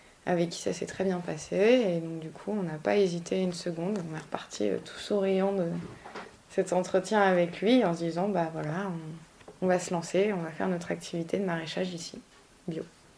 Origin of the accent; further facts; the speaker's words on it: Paris, Île-de-France, France; Je suis originaire de Paris à la base, enfin, j'ai grandi à Paris. Et après je suis partie pour faire mes études, donc j'ai pas mal bougé. Je suis allée à Dijon, à Arles, avec des stages en Afrique aussi.